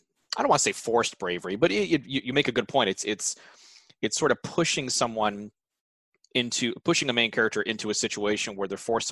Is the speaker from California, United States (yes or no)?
yes; California, United States; You know, I mean, I'm from California.